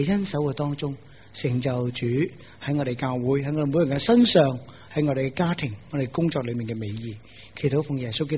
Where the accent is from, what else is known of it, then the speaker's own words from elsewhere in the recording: China; 俾我哋中国人最南嘅地方有个豆卵咁细嘅